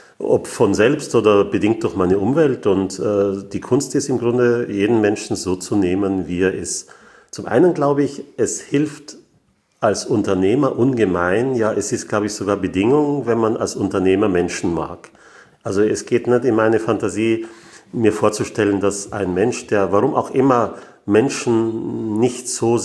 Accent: Graz, Styria, Austria; born there; ich komme aus Österreich, ich bin in Graz geboren.

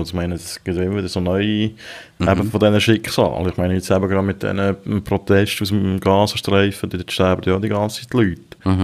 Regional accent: Switzerland

